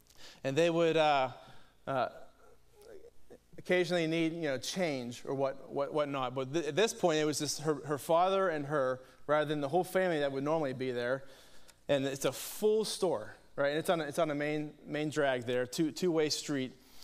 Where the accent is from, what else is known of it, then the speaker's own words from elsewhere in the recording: Carnegie, Pennsylvania, United States; And this is back in my hometown of Carnegie, all right?